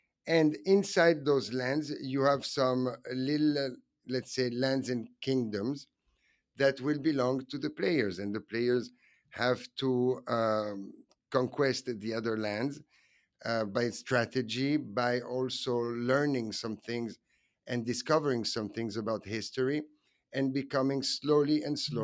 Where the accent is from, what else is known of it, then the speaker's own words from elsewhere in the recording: Italy; English is a second language; I'm Italian. I come from the Italian royal family. My grandfather was the last king of Italy.